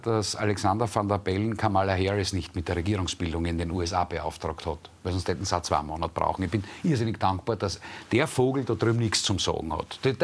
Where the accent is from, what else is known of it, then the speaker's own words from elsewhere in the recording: Austria; Ich sage, bei uns Österreichern ist immer ein bisschen eine Blödheit der Großkoalitionäre eingepreist.